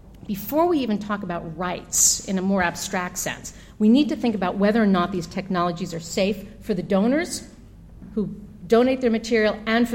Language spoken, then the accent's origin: English; United States; Maybe that's because I'm American